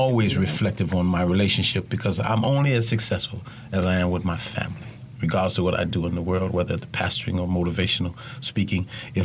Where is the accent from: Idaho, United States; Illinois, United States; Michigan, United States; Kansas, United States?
Illinois, United States; Chicago; Because it's only, we're originally from Chicago.